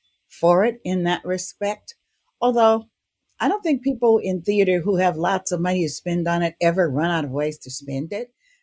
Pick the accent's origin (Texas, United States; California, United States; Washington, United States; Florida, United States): California, United States; Vallejo; also born or lived in Chicago / Berkeley; I am from Stateline, Mississippi. I was actually born in Chicago, Illinois, and I have been in California ever since I was a very small child.